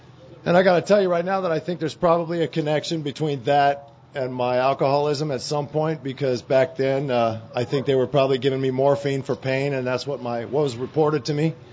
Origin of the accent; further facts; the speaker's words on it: California, United States; I grew up out in California in L.A. County in the San Fernando Valley.